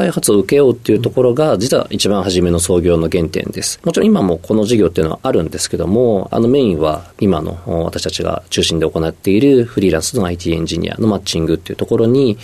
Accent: Komoro, Nagano, Japan; born there; 生まれは長野県の小諸市というところです。

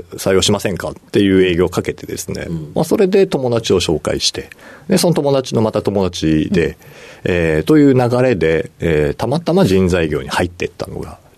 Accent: Mitaka, Tokyo, Japan; はい、東京の三鷹になります。

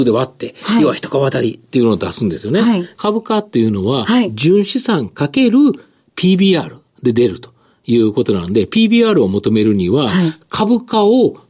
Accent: Kansai, Japan; やはり関西人なんで

